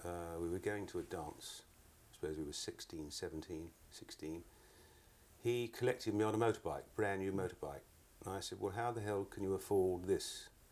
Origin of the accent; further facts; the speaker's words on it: London, United Kingdom; born there; I was born in London on the 30th of September 1931.